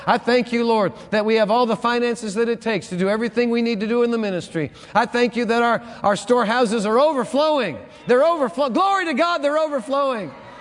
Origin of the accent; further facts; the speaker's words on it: Northeast, United States; now in Texas, United States; See, now I'm from the Northeast. And now I'm a Texan.